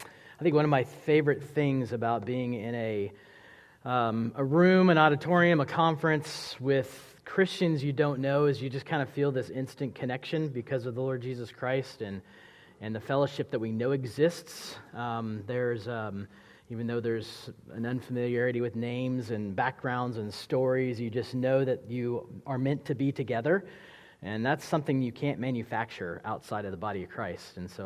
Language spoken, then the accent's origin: English; Tulsa, Oklahoma, United States; now in Wichita, United States; So I moved to Wichita in 2014 from Tulsa. Tulsa, Northeast Oklahoma is really where I would say I considered home as far as growing up and being born.